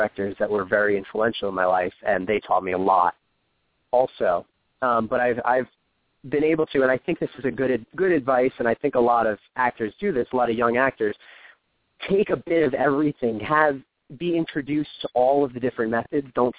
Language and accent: English; New Jersey, United States; I remember going to the city because I grew up in New Jersey, and we would go to New York.